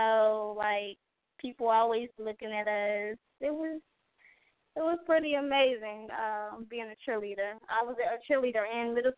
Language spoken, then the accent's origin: English; Gary, Indiana, United States; I'm from Gary, so a lot of people knew me from middle school